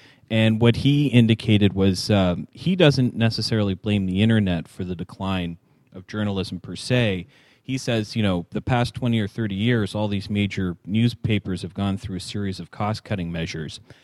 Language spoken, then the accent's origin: English; Toronto, Ontario, Canada; newspapers, for instance, I'm from Toronto.